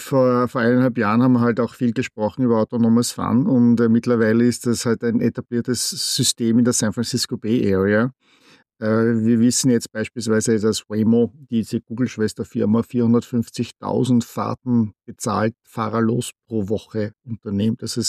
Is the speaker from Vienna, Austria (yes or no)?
yes; Vienna, Austria; now in United States; ich bin ursprünglich aus Wien. Das hört das vielleicht noch an dem leichten Akzent.